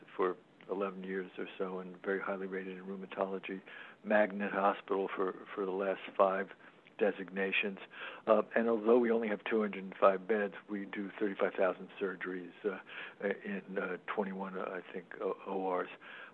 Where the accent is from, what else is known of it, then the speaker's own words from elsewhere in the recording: New York City, New York, United States; I am born and bred in New York City, in Manhattan, and just ventured out 4 years for college